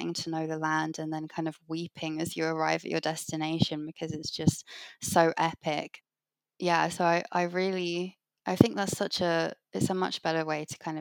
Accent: London, United Kingdom; So I grew up in London, but it was kind of the outskirts of London, and it was a very green area, and I lived next to like an old forest

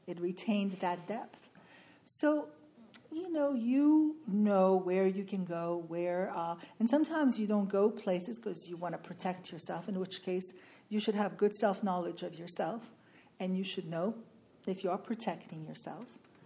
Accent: France; first language French; English is a second language; I speak 5 languages fluently. I speak French, obviously, because I was raised in France. I speak Italian, I speak Spanish, and I speak Portuguese.

